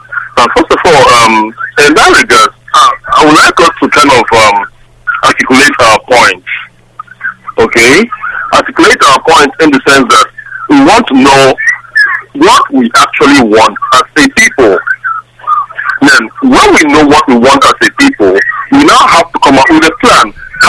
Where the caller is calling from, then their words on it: Doha, Qatar; I'm calling from Doha, Qatar.